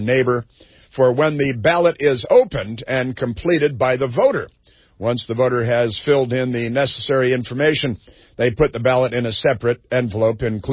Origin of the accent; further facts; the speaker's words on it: Chicago, Illinois, United States; I'm from Chicago. I grew up in a Democrat family.